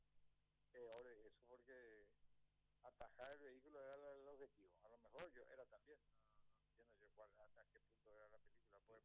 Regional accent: Paraguay

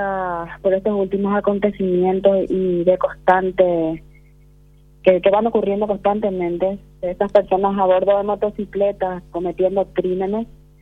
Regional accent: Paraguay; en nosotros como paraguayos

